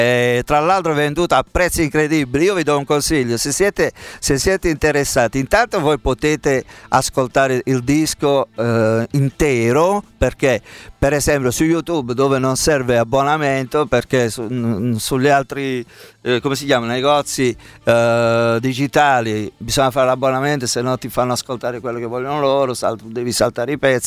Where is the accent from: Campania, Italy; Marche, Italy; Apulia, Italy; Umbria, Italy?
Apulia, Italy; Castellana Grotte; Sandro Esposito, che è un percussionista del mio paese di Castellano, perché in parte il disco è stato registrato giù.